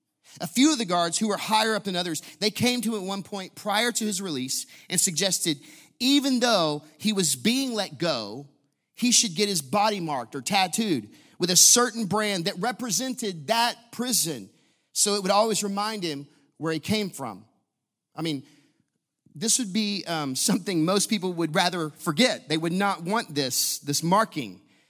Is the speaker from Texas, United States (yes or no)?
yes; Huntsville, Texas, United States; Now, growing up in Huntsville, Texas, the way I did, I was very well versed with the prison system.